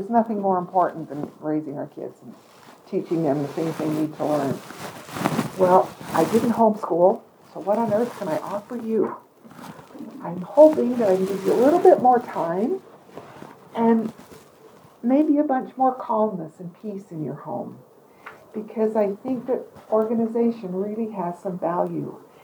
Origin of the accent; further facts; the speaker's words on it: Sterling, Alberta, Canada; I'm always from Sterling, Alberta.